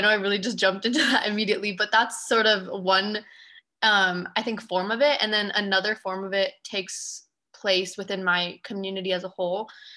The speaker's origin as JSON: {"language": "English", "region": "Idaho", "country": "United States", "said": "and I am Pakistani American, and I'm from Idaho."}